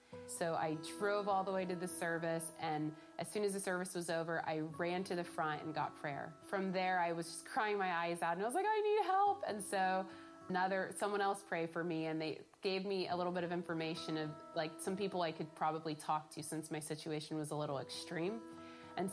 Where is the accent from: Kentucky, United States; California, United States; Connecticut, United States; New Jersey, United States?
California, United States; I figured that I would drive back to my hometown in California, since I lost everything else and I never felt at home anywhere I was.